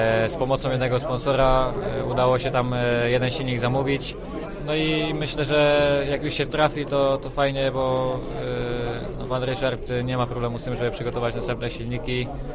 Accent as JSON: {"language": "Polish", "town": "Witkowo", "region": "Greater Poland Voivodeship", "country": "Poland", "said": "dodatkowo jakieś indywidualne treningi u siebie w Witkowie mam, tam skąd pochodzę."}